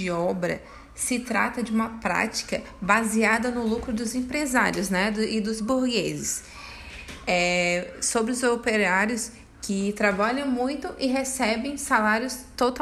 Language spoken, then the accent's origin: Portuguese; Northeast Region, Brazil; Eu sou do Nordeste e eu conheço bastante lugares assim que mal tem saneamento básico, né, para pessoa sobreviver ali.